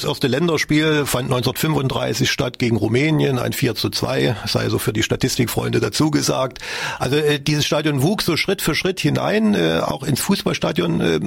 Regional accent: Erfurt, Thuringia, Germany; Ich bin selbst echte Puffbohne, gebürtiger Erfurt

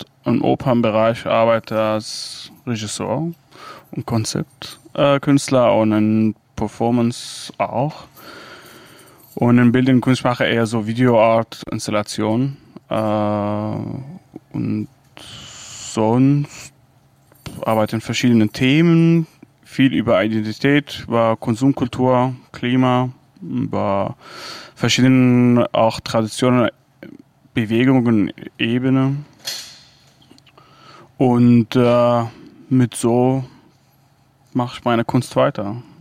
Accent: Rumelan, Al-Hasakah Governorate, Syria; German is a second language; moved away as an adult; also born or lived in Damascus; now in Germany; ich komme aus Rojava, Rumelan, bin da geboren, aufgewachsen und dann nach Damaskus gegangen, habe da Kunst studiert, Theaterstudie und Tanz und dann rüber nach Deutschland

